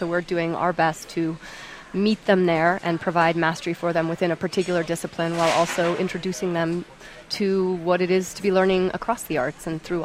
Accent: New Mexico, United States; I grew up in New Mexico, and when I was in high school, this opportunity didn't exist.

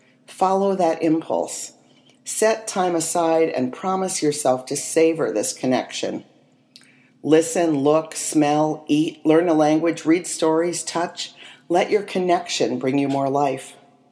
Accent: West Virginia, United States; In my Unitarian household, as I was growing up in West Virginia, the word prayer was not uttered

